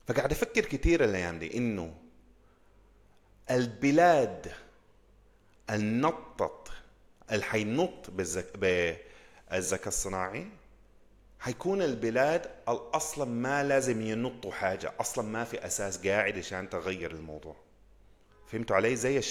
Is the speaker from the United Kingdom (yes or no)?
yes; England, United Kingdom; عشان في السودان كان عندكم حاجات نحن ما عندنا في إنجلترا في الموبايلات